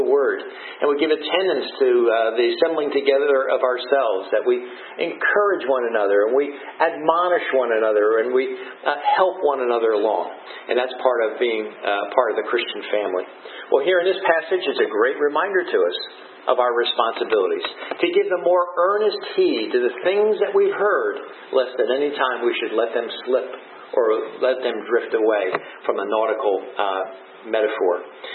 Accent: New Jersey, United States; Growing up on the Jersey Shore, as I have all my life, it was a common thing for us to be on the water, at the water's edge all the time

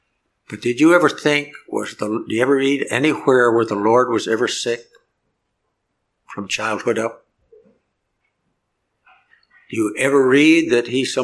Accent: Canada; I was born in Canada. And when I was a boy

